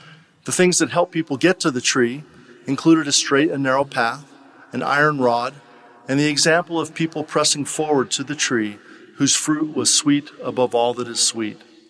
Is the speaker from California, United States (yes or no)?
yes; California, United States; I was born and raised in Marin County, California, at that time the 5th wealthiest county in the nation. Living just north of San Francisco, I grew up literally surrounded by great mists